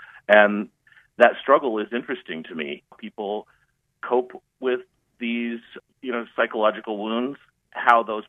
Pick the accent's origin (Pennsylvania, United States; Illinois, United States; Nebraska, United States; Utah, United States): Nebraska, United States; I grew up in Nebraska in a very close-knit farm family.